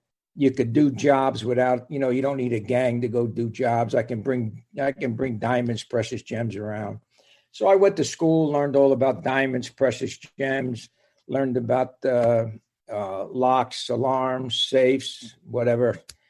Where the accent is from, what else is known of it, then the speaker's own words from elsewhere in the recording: Paterson, New Jersey, United States; I grew up in Paterson, New Jersey.